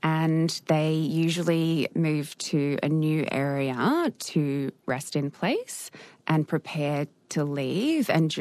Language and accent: English; Ipswich, East of England, United Kingdom; People I knew from growing up in Ipswich were joining